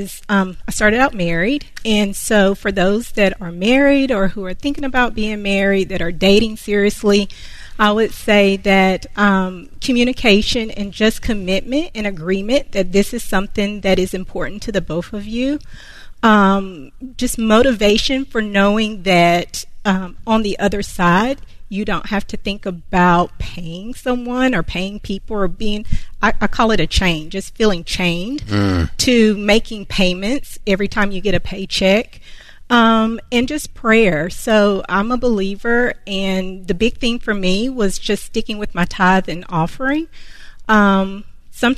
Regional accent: Concord, North Carolina, United States; I am from Concord, North Carolina.

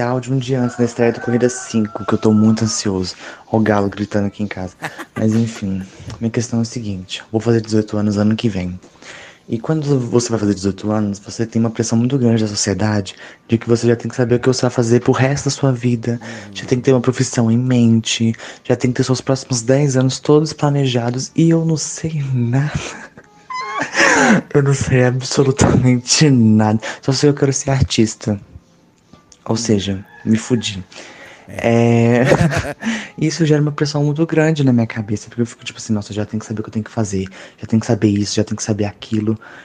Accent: Minas Gerais, Brazil; eu sou de Minas Gerais.

